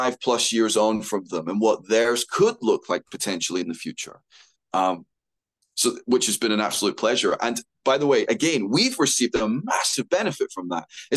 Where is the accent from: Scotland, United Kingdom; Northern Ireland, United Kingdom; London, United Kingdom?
Scotland, United Kingdom; I know sometimes my accent can mislead, but I have lived in Scotland my whole life. I'm born and bred here.